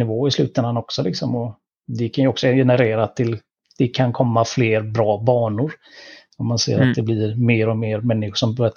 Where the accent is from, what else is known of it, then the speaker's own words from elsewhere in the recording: Gothenburg, Västra Götaland County, Sweden; jag är från Göteborg